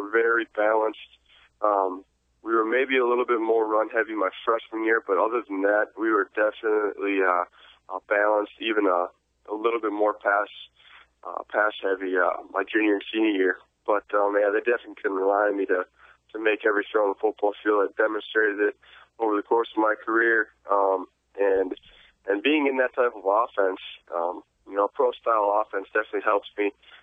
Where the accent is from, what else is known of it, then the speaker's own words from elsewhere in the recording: Wisconsin, United States; You know, I'm from Central Wisconsin, and you know, of course, you know, every I would think every Wisconsin kid growing up was a Packers fan